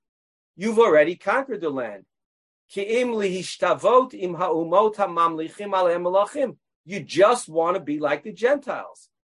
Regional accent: United States; Again, we grew up in America.

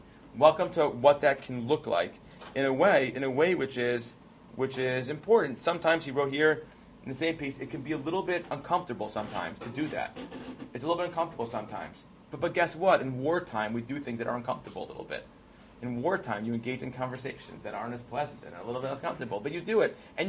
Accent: Bridgeport, Connecticut, United States; I grew up in Bridgeport, Connecticut with your father.

